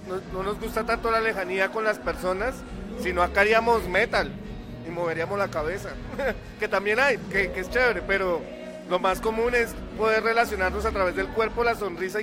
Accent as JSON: {"language": "Spanish", "country": "Colombia", "said": "Venimos desde Colombia acá a hacer gozar San Luis de Potosí."}